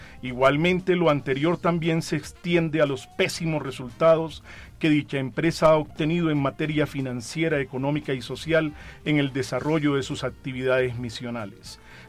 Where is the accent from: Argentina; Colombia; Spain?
Colombia; Barranquilla, Atlántico; Soy de Barranquilla Atlántico.